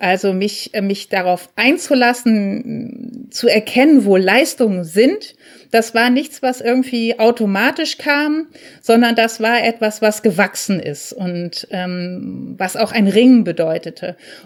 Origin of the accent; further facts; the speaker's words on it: Lübeck, Schleswig-Holstein, Germany; Für mich als Norddeutsche, die aus Lübeck kommt oder aus der Nähe davon, ist das einfach wirklich sehr süddeutsch.